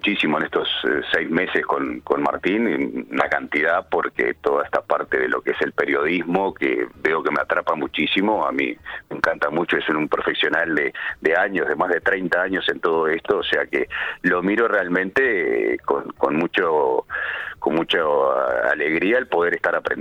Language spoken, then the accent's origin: Spanish; Minas, Lavalleja, Uruguay; also born or lived in Montevideo; Minas es una ciudad que es muy tranquila, como toda ciudad. Yo le digo mi pueblo, pero como toda ciudad es como Maldonado. Funcionan creo que exactamente igual en todo aspecto, más allá que Maldonado es mucho más grande. Pero sí, estuve 20 años en Montevideo